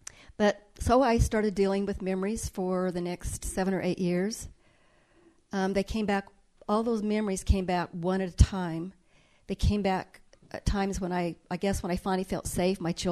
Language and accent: English; Colorado, United States; I'm from Colorado, one of seven children.